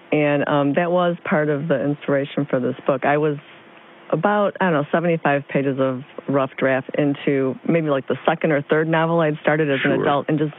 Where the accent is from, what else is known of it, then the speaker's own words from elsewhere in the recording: Wood Dale, Illinois, United States; also born or lived in Chicago; Let's see, Fullerton and Pulaski, so Logan Square, and then we moved out to the burbs, Wooddale. Did most of my growing up out there.